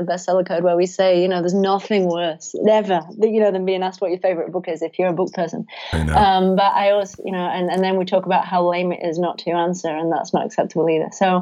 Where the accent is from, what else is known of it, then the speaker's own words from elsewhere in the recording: England, United Kingdom; moved away; I'm obviously English and I miss England